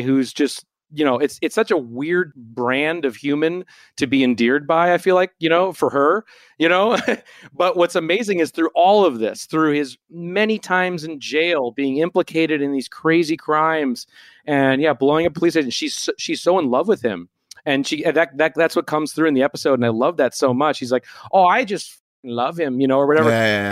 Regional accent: Minneapolis, Minnesota, United States; born or raised there

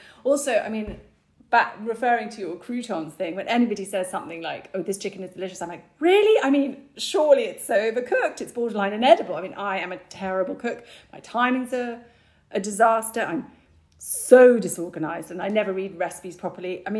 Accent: United Kingdom; I'm so British.

